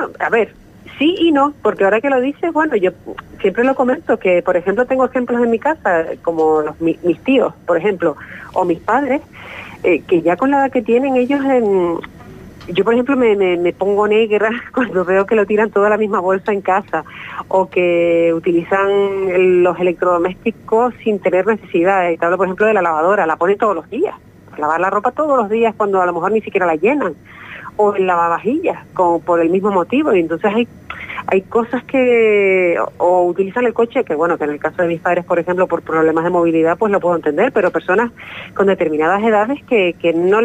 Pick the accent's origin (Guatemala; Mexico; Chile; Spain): Spain; Tenerife, Canary Islands; mi adolescencia aquí, yo soy de Tenerife